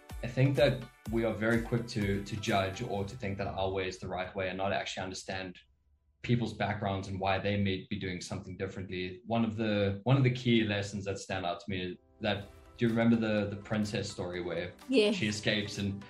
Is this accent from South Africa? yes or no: yes; South Africa; I'm South African, she's American.